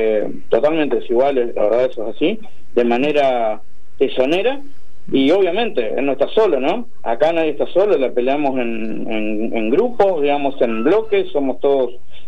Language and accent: Spanish; Concordia, Entre Ríos, Argentina; born there; tengo 47 años, soy nacido aquí en Concordia, 1975, estuve viviendo en varios lugares, volví hace ya casi 20 años que volví acá a Concordia, en el año 2003